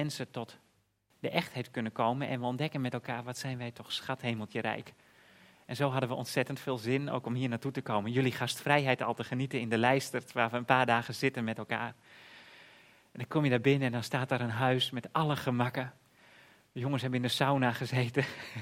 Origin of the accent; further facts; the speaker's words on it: Texel, North Holland, Netherlands; op Texel, op het oude front waar ik opgegroeid ben.